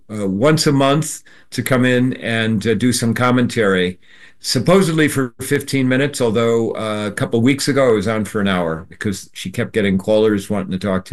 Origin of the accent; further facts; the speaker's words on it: Cedar Rapids, Iowa, United States; I grew up in Cedar Rapids